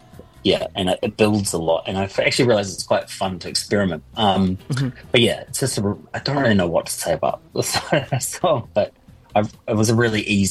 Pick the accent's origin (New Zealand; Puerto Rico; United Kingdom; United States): New Zealand; Dunedin, Otago; I'm from Dunedin, but my dad's from Glasgow. And so I'd spent a lot of time in Glasgow.